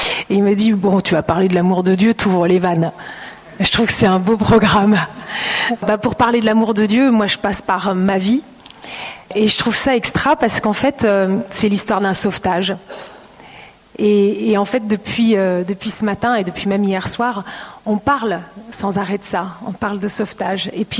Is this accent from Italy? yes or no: no; Normandy, France; elle a décidé d'accoucher en Normandie parce qu'elle était normande. Donc je suis normande.